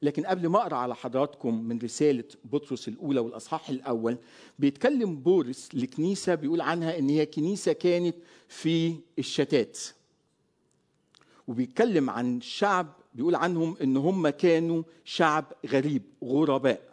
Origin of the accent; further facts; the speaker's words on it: Egypt; now in Lebanon; أنا مصري لكن مقيم حاليا في لبنان